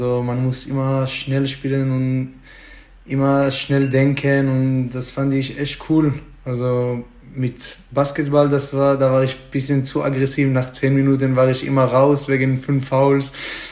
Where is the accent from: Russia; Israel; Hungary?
Israel; German is a second language; Ja, ich komme so zwischen Jerusalem und Tel Aviv, da ist so ein kleiner Dorf, da wohne ich. Ruhiger Dorf, cooler Platz eigentlich.